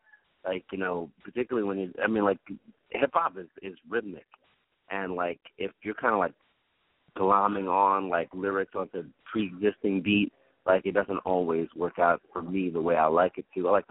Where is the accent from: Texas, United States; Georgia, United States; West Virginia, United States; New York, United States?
New York, United States; Brooklyn; You know, because I'm from Brooklyn, and, like, that's what you heard in Flatbush, like, reggae, you know, so a lot of that. And I'm a New Yorker